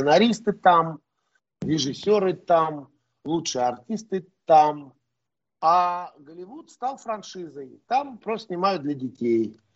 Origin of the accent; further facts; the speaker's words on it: Moscow, Russia; ну, я москвич, но в Армении отдыхал очень много в год, каждый год, по 4 месяца.